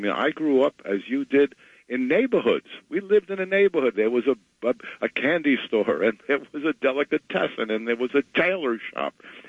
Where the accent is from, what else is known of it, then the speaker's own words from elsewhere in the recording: France; also born or lived in Italy; But I'll probably start with growing up in France and Italy and the differences in the culture